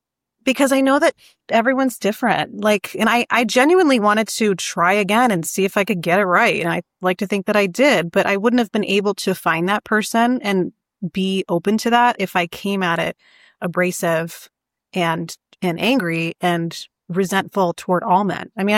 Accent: Michigan, United States; I'm from Michigan.

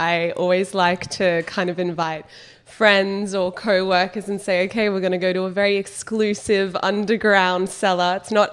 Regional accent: Brisbane, Queensland, Australia; I grew up in Brisbane, Australia.

